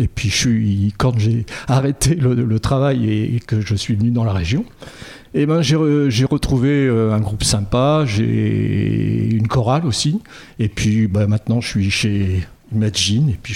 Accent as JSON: {"language": "French", "region": "Normandy", "country": "France", "said": "Moi, je ne suis pas de la région, mais je trouve que la région est très très belle. Moi, je viens de Normandie, Voilà, du côté de Dieppe, là-haut, là, où il ne fait pas toujours très beau"}